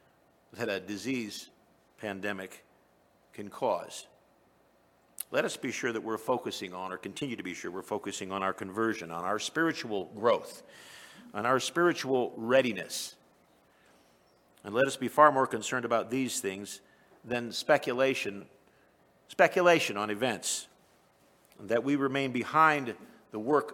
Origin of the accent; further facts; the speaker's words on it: United States; the country I grew up in the United States when I was a little boy in the 1950s, it wasn't perfect.